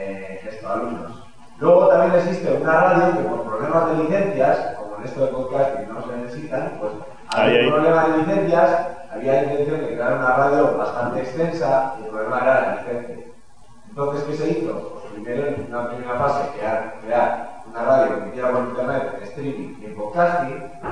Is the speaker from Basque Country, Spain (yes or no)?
yes; Basque Country, Spain; Porque ya que venimos de Euskal Herria y a veces el lenguaje es problema y a veces es desconocimiento, ¿no?